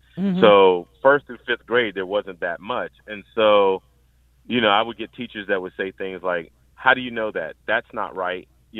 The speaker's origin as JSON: {"language": "English", "town": "Brunswick", "country": "United States", "tie": "born or raised there", "said": "I grew up in Brunswick proper, right, inside the city of Brunswick. It's a very small micro city of Brunswick."}